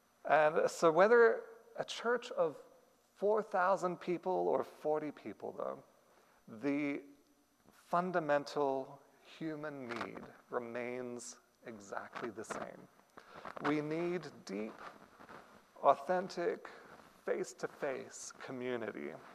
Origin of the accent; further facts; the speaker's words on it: Australia; churches I attended over the years varied from a Filipino congregation in my hometown in Australia